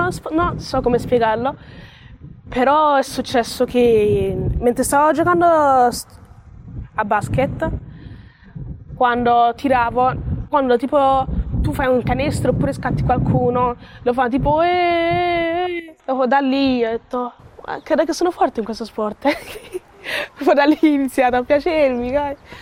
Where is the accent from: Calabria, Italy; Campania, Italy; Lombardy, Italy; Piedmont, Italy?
Campania, Italy; Pozzuoli; born there; Ho 14 anni, sono nata a Pozzuoli, vicino a Napoli. I miei genitori sono di origine nigeriana.